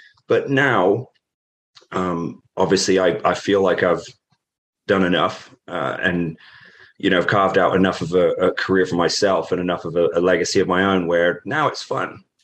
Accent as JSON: {"language": "English", "region": "East of England", "country": "United Kingdom", "tie": "born or raised there", "said": "I grew up in Norfolk, on the East Anglia in England. So if you look at a map of England, there's a little round bit on the East Coast that kind of juts out. That's where I was born and raised."}